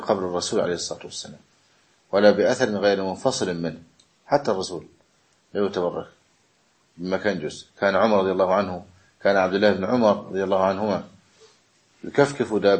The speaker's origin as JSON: {"language": "Arabic", "country": "Egypt", "said": "يعني عندنا في مصر يقول حصلت البركة"}